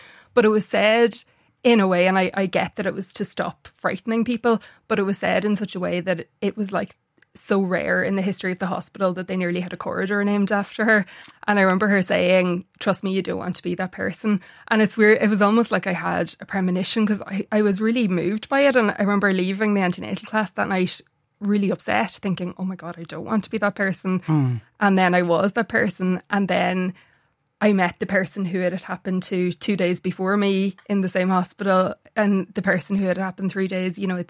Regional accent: Ulster, Ireland; I'm from Donegal, so wake culture is quite a, you know, prevalent thing.

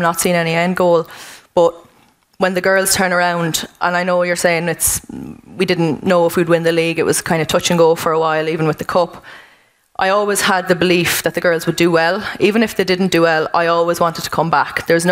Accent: Athlone, Westmeath, Ireland; I'm from Athlone, which would have meant a lot to me.

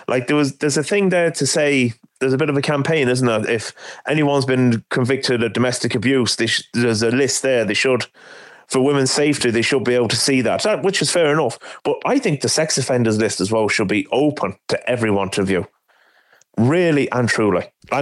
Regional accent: England, United Kingdom; where I grew up in England

